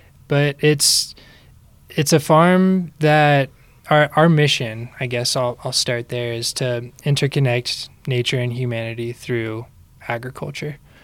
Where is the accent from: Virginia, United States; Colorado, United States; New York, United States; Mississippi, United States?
Colorado, United States; Colorado Springs; Well, we grew up in Colorado Springs, like I said before, and then my folks ended up moving away out to North Carolina